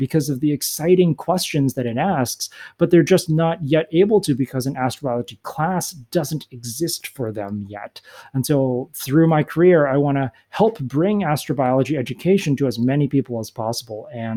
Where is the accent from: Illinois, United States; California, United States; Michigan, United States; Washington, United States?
California, United States; I grew up in California, so I applied to basically the UC system